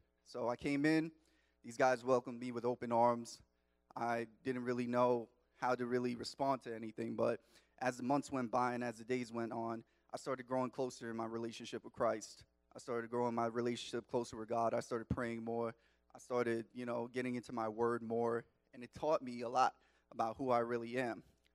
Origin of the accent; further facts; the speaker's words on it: Long Island, New York, United States; I grew up in Long Island, New York, if you can't tell from my accent.